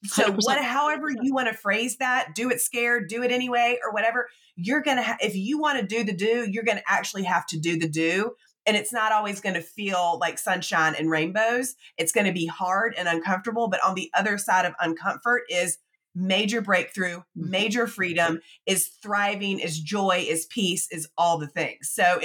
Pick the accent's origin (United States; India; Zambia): United States; the South; And I grew up in the South where all we did was apologize before we started any sentence.